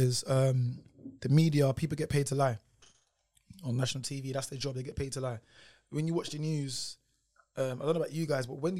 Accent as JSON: {"language": "English", "town": "Newham", "region": "London", "country": "United Kingdom", "tie": "born or raised there", "said": "I grew up in Newham. Newham's one of the most diverse boroughs in the UK."}